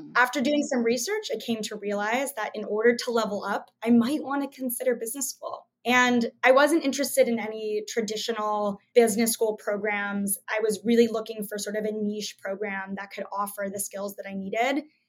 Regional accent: New Jersey, United States; I grew up in New Jersey, and I was raised in a family that allowed me to explore many different disciplines.

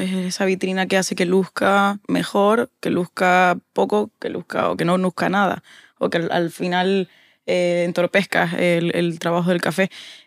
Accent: Canary Islands, Spain; Como buena canaria siempre tengo que hacer referencia.

